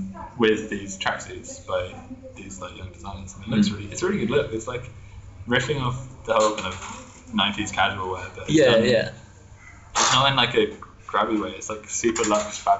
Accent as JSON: {"language": "English", "town": "Penzance", "region": "South West England", "country": "United Kingdom", "said": "Yeah, I'm from Penzance. Penzance is exclusively phone shops."}